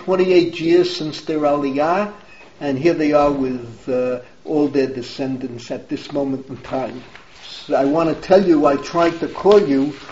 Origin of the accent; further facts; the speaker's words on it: New York City, New York, United States; We grew up in the Bronx, and Adi, you can't even start to understand this. There were over a million Jews.